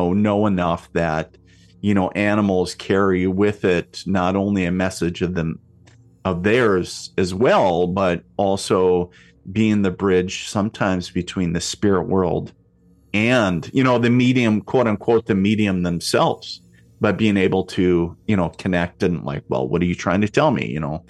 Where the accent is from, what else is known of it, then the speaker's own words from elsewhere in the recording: Minnesota, United States; I grew up on the Canadian border in northern Minnesota, little border town up there.